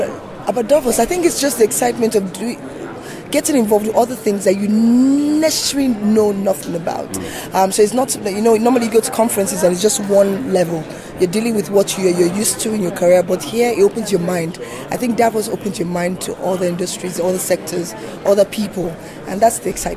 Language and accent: English; Nigeria; I'm from Nigeria.